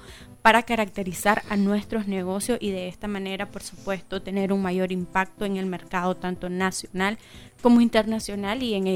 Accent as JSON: {"language": "Spanish", "country": "Nicaragua", "said": "como nicaragüenses también estamos aportando a ese consumo local."}